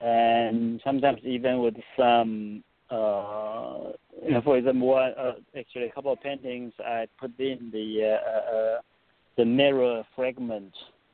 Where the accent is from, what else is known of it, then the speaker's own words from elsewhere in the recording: Taiwan; Yeah, I grew up in Taiwan